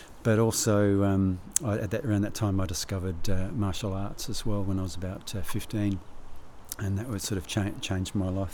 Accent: Adelaide, South Australia, Australia; I was born in Narracourt in South Australia, and then I grew up in Adelaide. And from a sort of pretty average working class family, and none of my family had ever been to university before

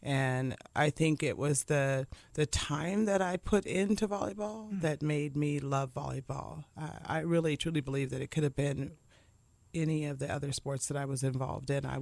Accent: Lancaster, California, United States; born or raised there; also born or lived in Los Angeles

